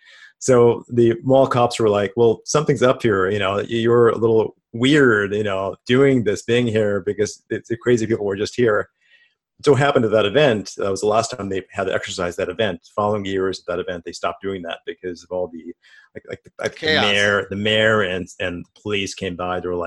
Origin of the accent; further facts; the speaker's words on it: Queens, New York, United States; growing up, particularly growing up in Queens, New York, and being Asian American, Indian, and so forth